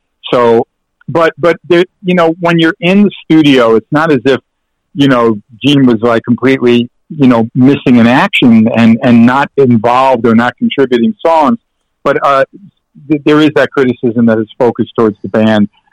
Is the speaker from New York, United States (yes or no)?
yes; New York City, New York, United States; And Greenwich Village meant a lot to me growing up in New York.